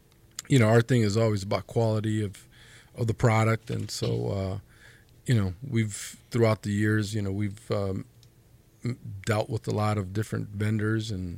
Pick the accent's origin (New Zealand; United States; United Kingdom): United States; East Chicago, Indiana; Well, I grew up in East Chicago, Indiana, and was one of seven kids. And my parents, they basically immigrated here from Mexico back in the 50s.